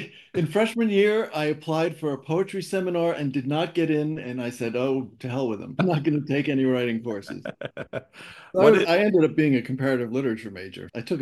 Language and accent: English; Fort Lee, New Jersey, United States; I grew up in Fort Lee, New Jersey, which is right across the river from New York.